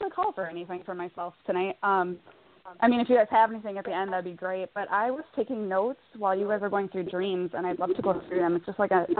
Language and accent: English; Minnesota, United States; actually, and I'm from Minnesota.